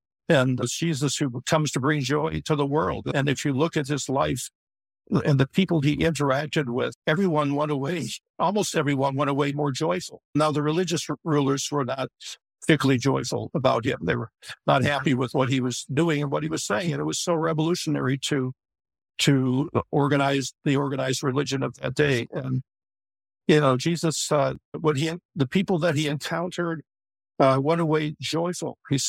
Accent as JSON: {"language": "English", "town": "Chicago", "region": "Illinois", "country": "United States", "tie": "born or raised there", "said": "I grew up in Chicago also and born and raised there"}